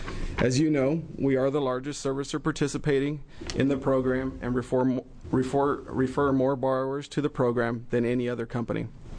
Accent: San Antonio, Texas, United States; I'm from San Antonio, Texas.

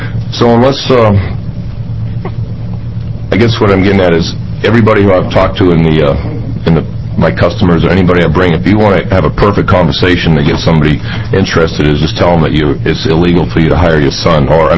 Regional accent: Toledo, Oregon, United States; I'm from Toledo, Oregon.

